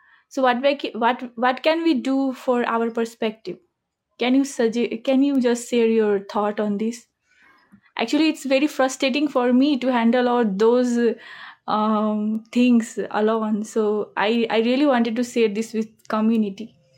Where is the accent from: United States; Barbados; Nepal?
Nepal; I'm from Nepal, and I don't know what time is there.